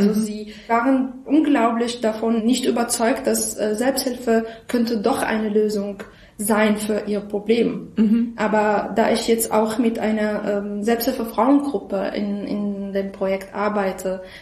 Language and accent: German; Syria; weil ich jetzt als Syrerin, dass ich jetzt, ich kenne doch, dass die Idee fremd ist